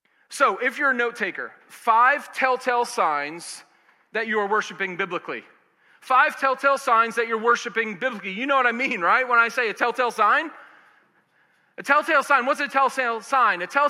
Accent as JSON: {"language": "English", "town": "Boston", "region": "Massachusetts", "country": "United States", "tie": "born or raised there", "said": "I grew up living in Boston. I grew up going to Red Sox games."}